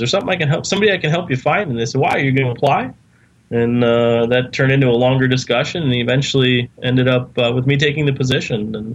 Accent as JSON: {"language": "English", "region": "Michigan", "country": "United States", "tie": "born or raised there", "said": "But I grew up in Upper Michigan, and my birthday's in January."}